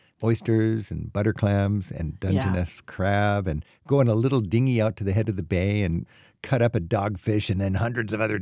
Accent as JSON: {"language": "English", "town": "Sucia Island", "region": "Washington", "country": "United States", "tie": "born or raised there", "said": "I grew up on Susha Island, which it's a state park, and you can only get there with your own boat, right?"}